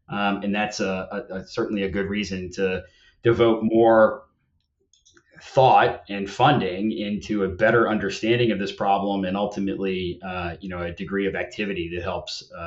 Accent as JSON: {"language": "English", "region": "Louisiana", "country": "United States", "said": "you mentioned earlier, I'm from Louisiana. I've been proximate to this type of these types of events my entire life."}